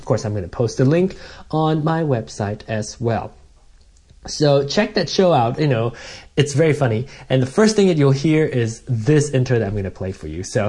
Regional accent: Malaysia; Either people who know me or find the show related to like being a Malaysian and being gay or being a singer

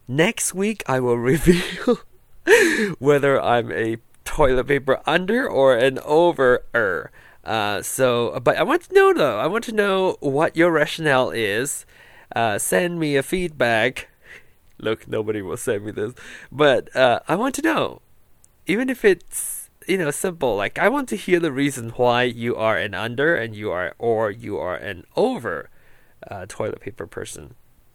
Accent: Penang, Malaysia; in Penang, where my hometown is

